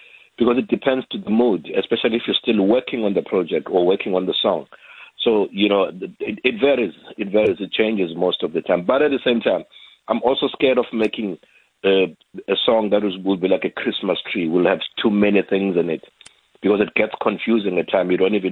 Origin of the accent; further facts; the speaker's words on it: Queenstown, Eastern Cape, South Africa; moved away as an adult; now in Cape Town, South Africa; when I left my hometown in Queenstown, I really wanted to pursue my musical career.